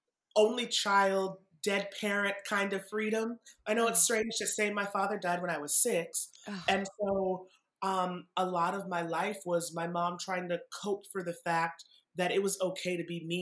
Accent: Massachusetts, United States; I grew up in Massachusetts.

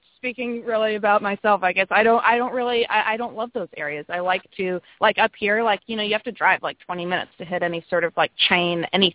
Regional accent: Saugerties, New York, United States; from Saugerties, New York

